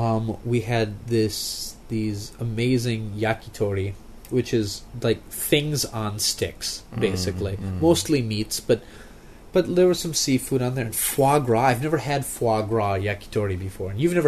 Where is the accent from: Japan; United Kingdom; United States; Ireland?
Japan; Kyushu; because I'm from Kyushu, and that's like our like national drink